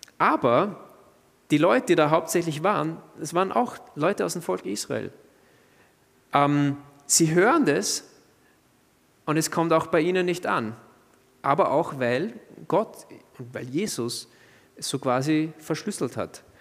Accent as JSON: {"language": "German", "country": "Austria", "said": "Natürlich nicht so perfekt ausgesprochen wie ich als Österreicher"}